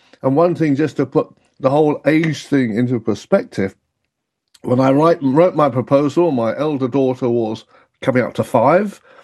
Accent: Oxford, England, United Kingdom; now in United States; My own involvement goes back right the way back to 1970 when I came to America from Oxford, started working at JPL

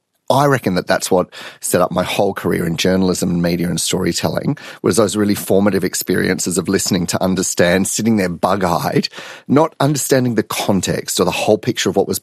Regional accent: Tennant Creek, Northern Territory, Australia; where I grew up in Tennant Creek

